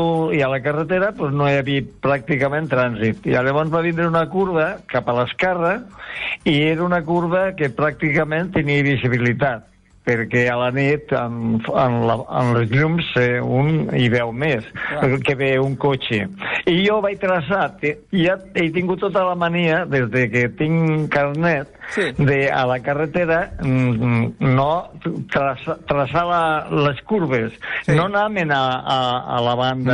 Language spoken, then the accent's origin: Catalan; Lleida, Catalonia, Spain; Jo visco soc de Lleida i visco en un poble que se'n diu La Portella